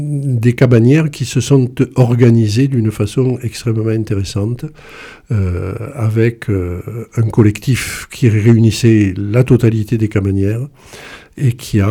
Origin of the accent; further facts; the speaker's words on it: Decazeville, Occitanie, France; born there; Je suis né à Decazeville, et j'ai donc plongé, baigné dans tout ce qui concernait les luttes sociales.